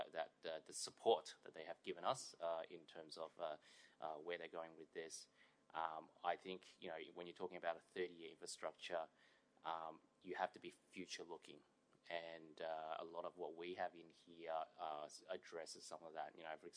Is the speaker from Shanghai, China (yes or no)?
yes; Shanghai, China; now in Melbourne, Australia; I grew up in Shanghai, and I saw the growth of Pudong on the other side